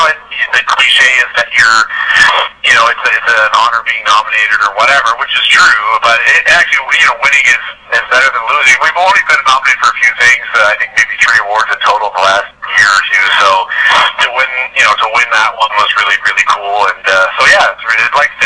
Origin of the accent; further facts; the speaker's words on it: New Brunswick, Canada; We're all from Well, from New Brunswick, which is a province right on, you know, like I said, on the East Coast of Canada, pretty small